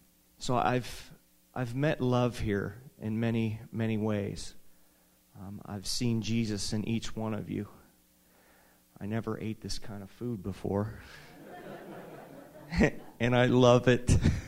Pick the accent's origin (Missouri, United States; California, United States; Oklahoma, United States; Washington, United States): Washington, United States; Bonney Lake; I'm from Bonnie Lake.